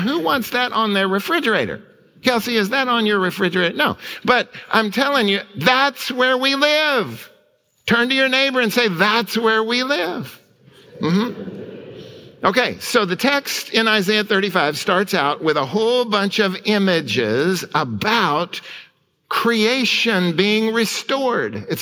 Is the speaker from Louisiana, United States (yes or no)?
no; Oklahoma, United States; you can put one foot in Texas and one foot where I grew up in Oklahoma